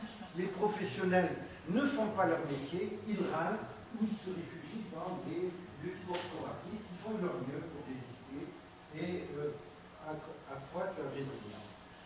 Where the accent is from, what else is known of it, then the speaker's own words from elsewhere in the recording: Algeria; Moi, je suis algérien, je peux vous dire, on ne peut pas confondre l'Algérie et le Maroc.